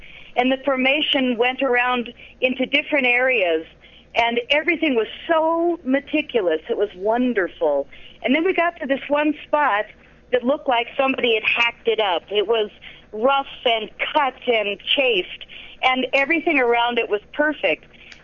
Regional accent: United States; and I said, what, because I'm American, you're going to tell me this?

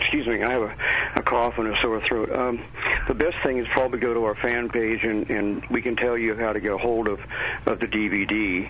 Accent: Kansas, United States; You know, I'm from Kansas.

